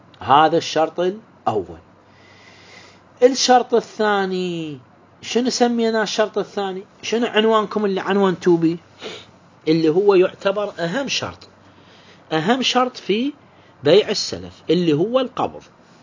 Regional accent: Iraq; إحنا عندنا بالعراق

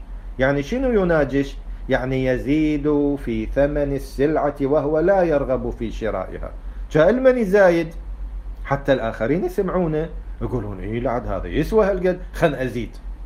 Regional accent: Basra, Basra Governorate, Iraq; يعني تدري الفاو يعني هنا عندنا بالبصرة أقصى الجنوب على الخليج العربي

